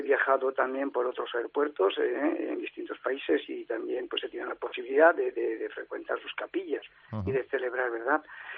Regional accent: Madrid, Community of Madrid, Spain; also born or lived in Motilla del Palancar; Yo soy también oriundo de Motilla de Palancar y Cuenca, pero criado en Madrid, en Barajas, desde los 2 años, donde mi padre pues también trabajó en el aeropuerto, mis hermanos también han trabajado

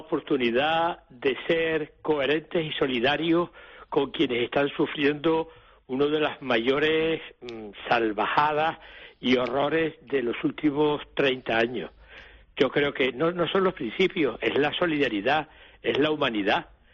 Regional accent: Spain; ahora mismo tuviésemos un régimen dictatorial en España y yo me inhibiera porque soy español

